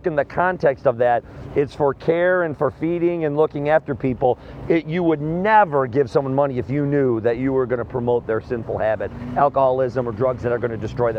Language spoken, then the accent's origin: English; New Lisbon, Wisconsin, United States; About an hour north of Madison. New Lisbon, Mauston.